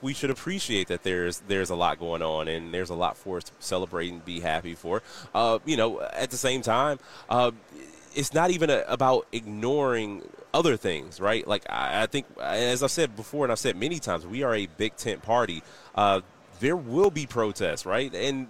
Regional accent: Milwaukee, Wisconsin, United States; at the convention in my hometown of Milwaukee.

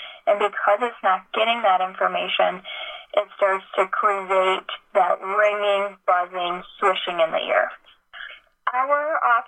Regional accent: Minnesota, United States; So I'm from Minnesota, but my significant other is from Wisconsin, so I actually get to do both deer seasons.

